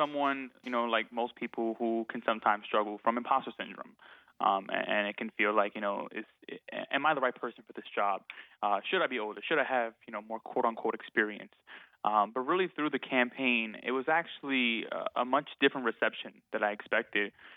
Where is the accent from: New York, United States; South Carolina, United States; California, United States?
New York, United States; Bronx; Well, Dave, I grew up in this community. I was born on Watson Avenue. I've lived in, you know, various places throughout the Bronx, but I was born here.